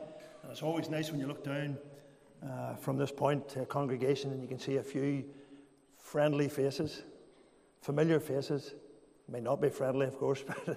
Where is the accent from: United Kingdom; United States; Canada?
United Kingdom; Northern Ireland; I am originally from Macarthur, County Londonderry. A lot of you folks will be familiar with that part of the country. Grew up in a home in Macarthur with six children.